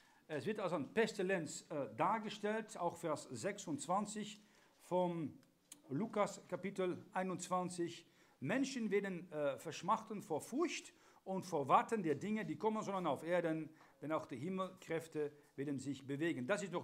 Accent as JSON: {"language": "German", "country": "Netherlands", "second_language": "German", "said": "Wir hatten als Holländer einen 80-jährigen Krieg von 1568 bis 1648"}